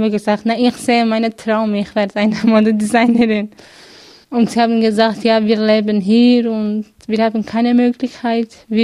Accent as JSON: {"language": "German", "country": "Turkey", "second_language": "German", "moved": "as an adult", "lives_now": "Switzerland", "said": "Ich komme aus der Türkei. Ich bin eine Kurdin. 26 Jahre alt. Ich bin seit 5 Jahren in der Schweiz."}